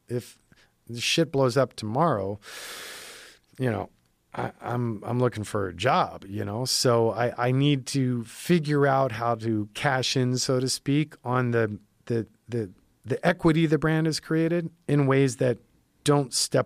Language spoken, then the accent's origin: English; New York City, New York, United States; I grew up in New York City in the 70s and it was a fucking zoo.